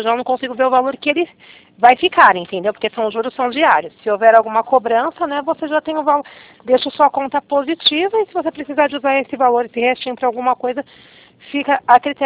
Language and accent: Portuguese; Itapevi, São Paulo, Brazil; É, eu sou de Itapevi.